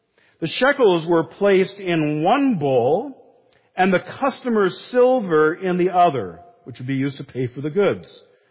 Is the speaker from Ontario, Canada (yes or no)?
yes; Toronto, Ontario, Canada; I grew up near the Don River, so I often heard tales of 1954 and Hurricane Hazel.